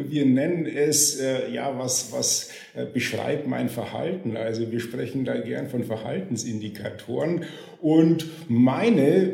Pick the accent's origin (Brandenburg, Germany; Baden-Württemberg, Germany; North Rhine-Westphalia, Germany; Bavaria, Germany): Bavaria, Germany; ich bin Mann, ich bin Niederbayer, 52